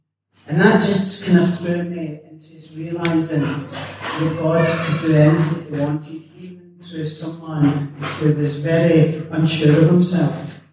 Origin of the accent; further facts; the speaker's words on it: Glasgow, Scotland, United Kingdom; I grew up in Glasgow with a very, very disjointed family.